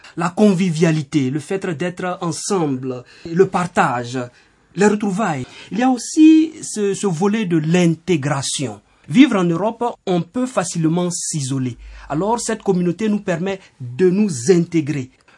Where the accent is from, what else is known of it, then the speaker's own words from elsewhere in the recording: Côte d’Ivoire; now in Rome, Italy; de se retrouver en tant qu'Ivoirien